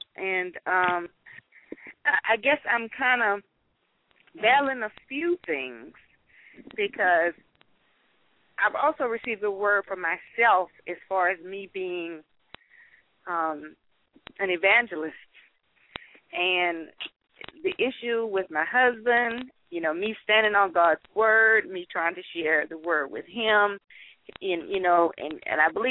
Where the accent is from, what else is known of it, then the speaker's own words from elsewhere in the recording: New Orleans, Louisiana, United States; now in Georgia, United States; I live in Georgia. One of them is Georgia, but originally from New Orleans.